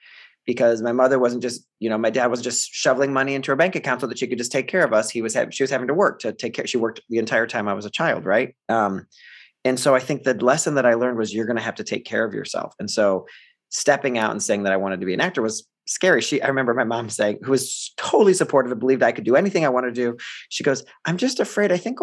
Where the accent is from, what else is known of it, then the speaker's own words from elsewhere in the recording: Ohio, United States; accent: Midwest; My dad lived in Philadelphia and we lived in Ohio.